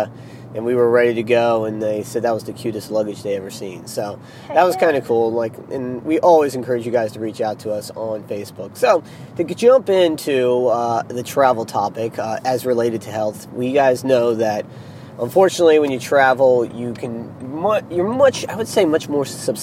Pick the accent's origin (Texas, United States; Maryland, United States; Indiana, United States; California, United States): Maryland, United States; Waldorf; We are coming to you from sunny Maryland, Waldorf, Maryland, my hometown.